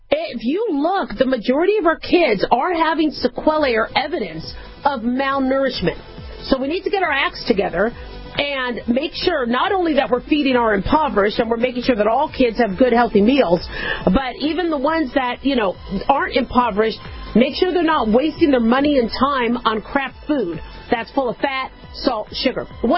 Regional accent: Phoenix, Arizona, United States; I grew up in Phoenix, and so in the Maricopa County School District, they had to do Mulligan Stew.

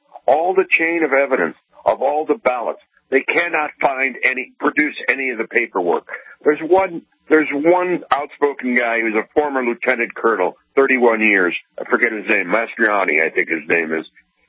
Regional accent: Wilkes-Barre, Pennsylvania, United States; moved away; I'm originally from Wilkes-Barre, Scranton, 43 years ago.

